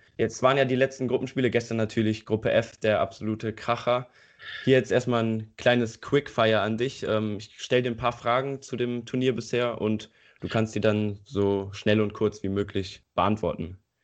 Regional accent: Eifel, Germany; Hier in der Eifel, wo ich herkomme, sieht es aber auch nicht besser aus.

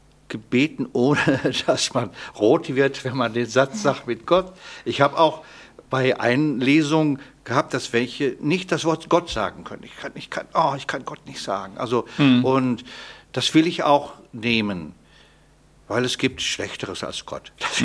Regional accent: Paderborn, North Rhine-Westphalia, Germany; weil ich komme ja aus Paderborn

